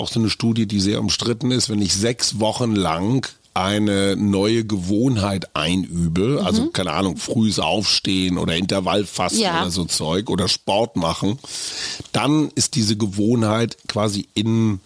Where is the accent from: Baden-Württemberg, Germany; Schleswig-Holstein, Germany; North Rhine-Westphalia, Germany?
North Rhine-Westphalia, Germany; Also aus jedem Dorf ein Köter, wie man bei uns in Westfalen sagen würde.